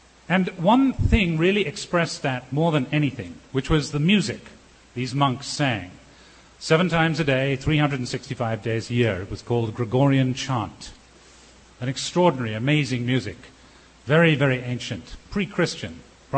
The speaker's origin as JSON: {"language": "English", "region": "England", "country": "United Kingdom", "tie": "born or raised there", "said": "because I was growing up in England."}